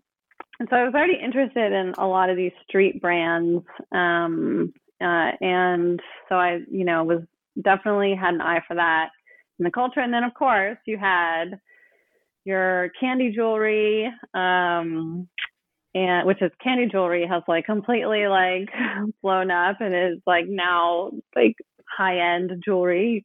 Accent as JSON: {"language": "English", "town": "Oakland", "region": "California", "country": "United States", "tie": "born or raised there"}